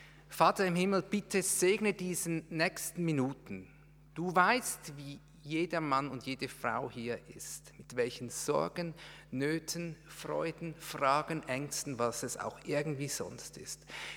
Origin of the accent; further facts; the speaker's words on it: Aargau, Switzerland; born there; now in Zürich, Switzerland; Schweiz, Zürich, gebürtiger Aargauer. Das ist so etwas nordwestlich vom Kanton Zürich.